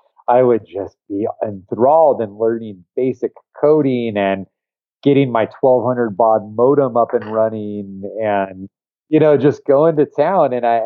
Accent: Tucson, Arizona, United States; And I grew up mainly in Tucson, Arizona, which is about an hour and a half southeast of Phoenix.

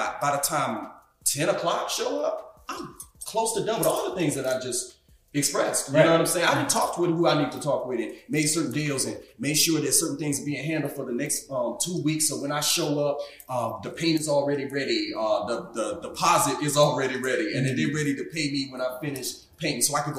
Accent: Chicago, Illinois, United States; also born or lived in Mississippi / Alabama; I tell everybody I'm from Missy, Chicago.

